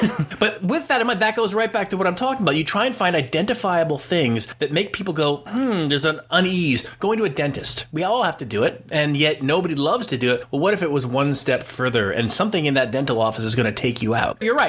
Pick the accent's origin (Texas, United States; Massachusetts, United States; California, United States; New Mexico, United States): Massachusetts, United States; No, I grew up in Massachusetts.